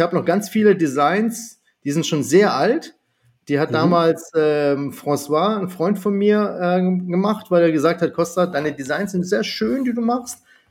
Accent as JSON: {"language": "German", "country": "Germany", "tie": "born there", "said": "Aber geboren bin ich in Deutschland."}